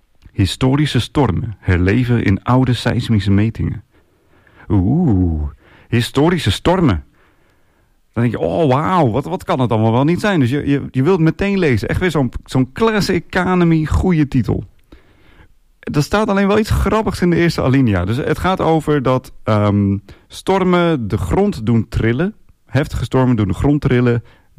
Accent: Assen, Drenthe, Netherlands; moved away; Toen ik in Utrecht woonde, of in de buurt van Utrecht, ik woonde in Zeist, reed ik vaak naar mijn moeder toe, die in Assen woont, in Assen-Drenthe, waar ik ook ben geboren en getogen.

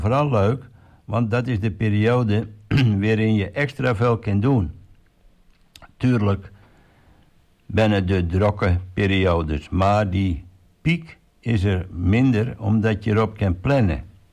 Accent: Vollenhoven, Overijssel, Netherlands; Wonen we aan de Burg. En ik ben geboren en getogen in Vollenhoven. … met 2 broers en een zus.

